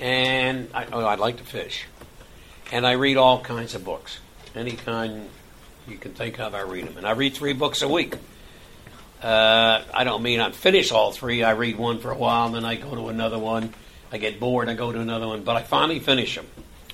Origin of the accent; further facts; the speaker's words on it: Clarksville, Tennessee, United States; We come from Clarksville, Tennessee, which is about 47 miles northwest of Nashville, Tennessee, home, the capital, and home of the Grand Ole Opry.